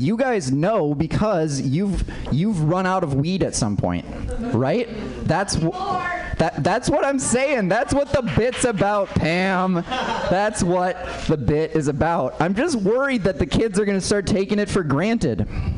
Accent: Minnesota, United States; I grew up in Minnesota, where it's a little bit harder to get, especially growing up when you're just a kid

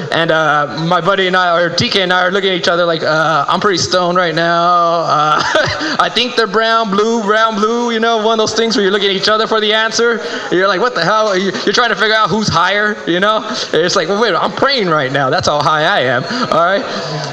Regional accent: Los Angeles, California, United States; But if anything, though, I'm originally from South Central LA. But a lot of people don't believe that because I'm alive.

